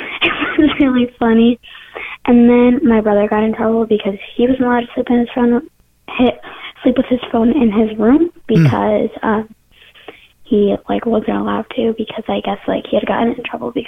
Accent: Michigan, United States; from Michigan.

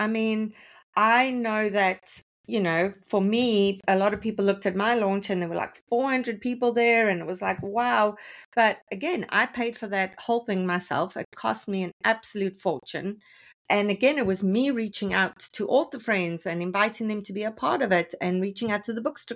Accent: Canada; And this time around, as a Canadian, I had to say

